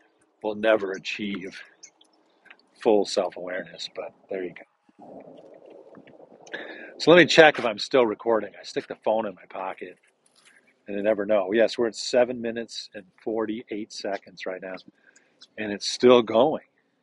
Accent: Chicago, Illinois, United States; born there; moved away as an adult; also born or lived in Berlin, Germany; I'm American. U.S., born in Chicago, but I lived 5 years in Berlin, Germany.

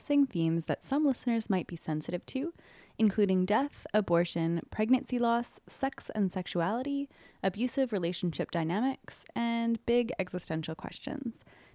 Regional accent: Ithaca, New York, United States; I am from Ithaca

